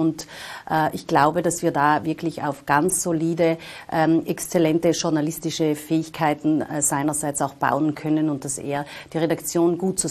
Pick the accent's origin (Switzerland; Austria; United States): Austria; Tyrol; Und ich komme ja aus Tirol und deswegen kann ich sagen, es ist ja ein Stück weit auch eine Rückkehr in die Heimat.